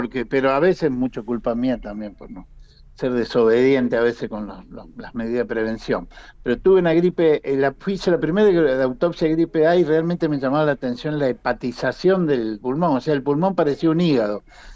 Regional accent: Castelar, Santa Fe, Argentina; born there; Yo nací en Castelar, provincia de Santa Fe.

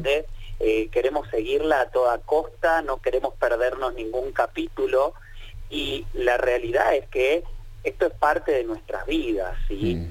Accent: Chaco, Argentina; now in Buenos Aires, Argentina; Pero también soy del interior, ¿eh? No me vayan a confundir con los porteños, porque yo soy del Chaco también.

